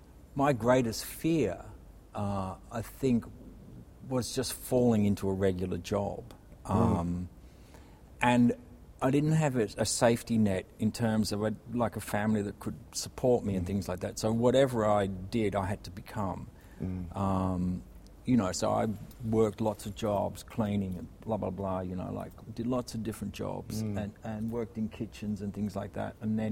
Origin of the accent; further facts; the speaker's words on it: Ballarat, Victoria, Australia; also born or lived in Melbourne; when I was growing up in Ballarat. So I kind of moved to Melbourne when I was 17 to study.